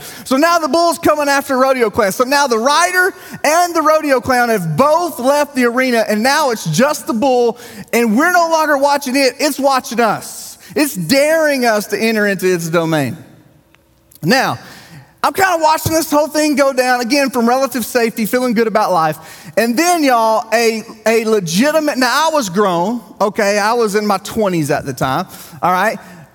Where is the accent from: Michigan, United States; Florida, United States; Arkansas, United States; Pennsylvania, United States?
Arkansas, United States; Levesque; I am originally from the Arkansas Delta, okay, small towns. I lived on a farm in a little community called Levesque, which is about 15 minutes to the east of Wynn, Arkansas on 64 Highway.